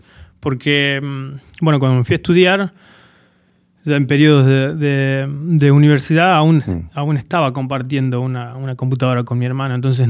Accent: Catamarca, Argentina; De Catamarca, sí, del interior.

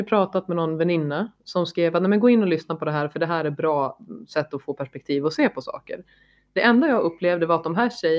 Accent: Norrland, Sweden; för att jag är från Norrland

